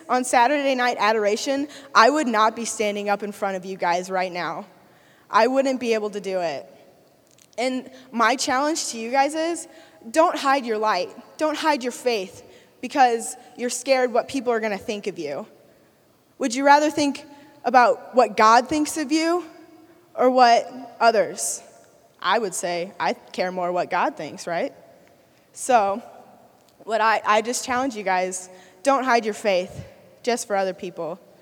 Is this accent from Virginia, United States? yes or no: no; St. Louis, Missouri, United States; I am from St. Louis, Missouri.